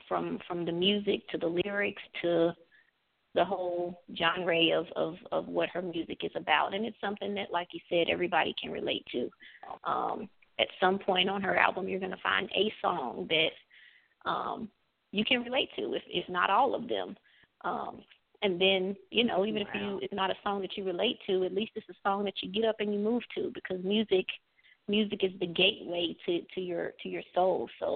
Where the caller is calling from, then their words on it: Atlanta, Georgia, United States; I'm actually calling from Atlanta.